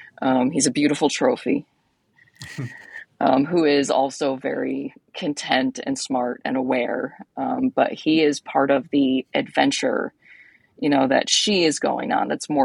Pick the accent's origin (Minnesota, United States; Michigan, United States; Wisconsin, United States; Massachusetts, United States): Michigan, United States; Ann Arbor; I grew up in Ann Arbor where Borders started